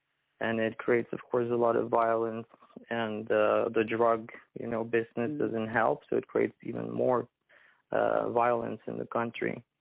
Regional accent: Colombia; English is a second language; now in Montreal, California, United States; somebody makes fun of my accent or just the fact that I'm from Colombia.

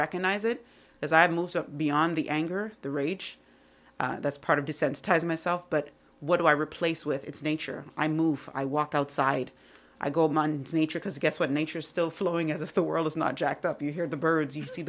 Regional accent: Montreal, Quebec, Canada; I love being Canadian. I love being from Montreal. I grew up and I went to Camp B'nai B'rith. I can spit Hebrew.

